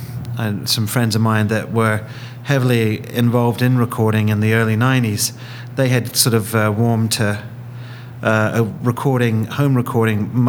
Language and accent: English; Portsmouth, South East England, United Kingdom; now in United States; I'm originally from Portsmouth, England.